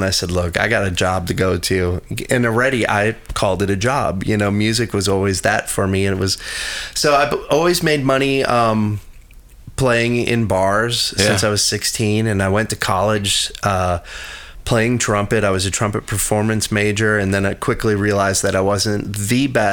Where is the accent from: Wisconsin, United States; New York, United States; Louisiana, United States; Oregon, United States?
Wisconsin, United States; Horicon; No, I grew up in Milwaukee. Well, outside of Milwaukee, a little town called Horicon.